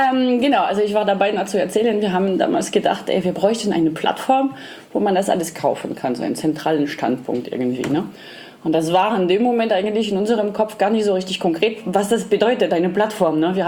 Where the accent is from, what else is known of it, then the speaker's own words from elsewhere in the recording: Lyon, Auvergne-Rhône-Alpes, France; German is a second language; Ich bin aus Lyon, das ist die Hauptstadt der Gastronomie. Da esse ich schon seit meiner Kindheit eigentlich total gern alles Mögliche